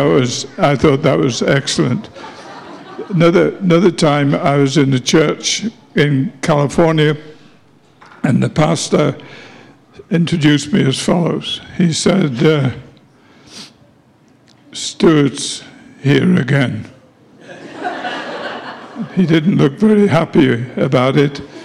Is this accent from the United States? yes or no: no; England, United Kingdom; moved away as an adult; By the way, I'm from England. Some of you perhaps thought I had a speech impediment, but this is how I learned to speak English in England.